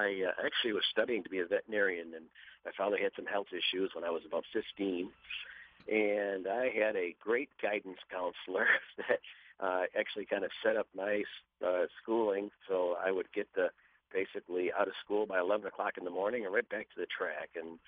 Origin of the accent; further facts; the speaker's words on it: New York, United States; I grew up around the Finger Lakes area, and there still is, but there's some great horsemen that came out of there